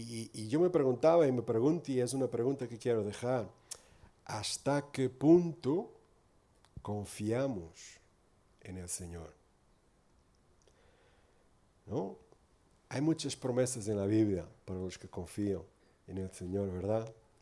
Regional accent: Lisbon, Portugal; Spanish is a second language; now in Porto, Portugal; Voy a intentar hablar mi español lo mejor posible. Mi esposa es de Madrid. Yo soy de Lisboa. Vivimos en Oporto.

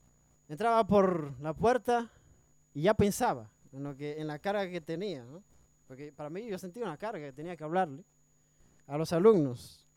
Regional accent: Dominican Republic; me pasó allá en mi país, allá en República Dominicana, cuando estaba estudiando.

